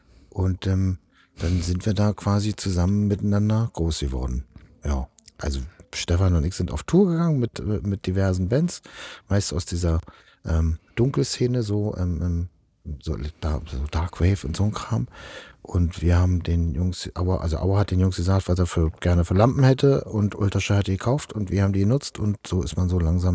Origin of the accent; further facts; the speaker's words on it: East Germany, Germany; Bin ja Ossi, und als Ossi mal nach Tokio und Korea und so zu kommen, das war reizvoll